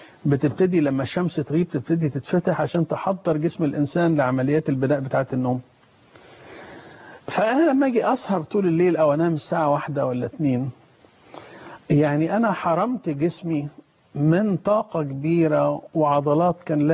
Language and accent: Arabic; Egypt; now in United States; انا لما مشيت من مصر في الستينيات وبعدين رحت امريكا